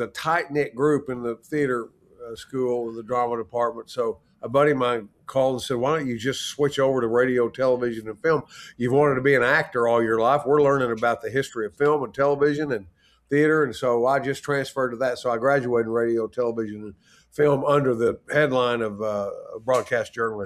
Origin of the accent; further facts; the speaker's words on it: Texas, United States; and people think, because I'm from Texas, that, you know, John Wayne was a big influence.